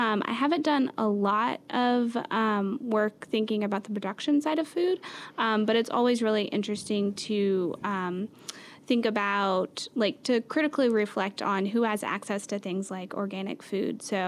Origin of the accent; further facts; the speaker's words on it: Memphis, Tennessee, United States; That's really interesting to me just because I'm from Memphis, Tennessee.